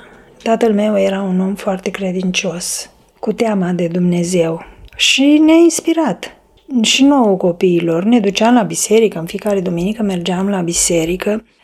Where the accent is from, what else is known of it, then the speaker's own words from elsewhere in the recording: Vaslui, Vaslui County, Romania; sunt din Vaslui, am 66 de ani.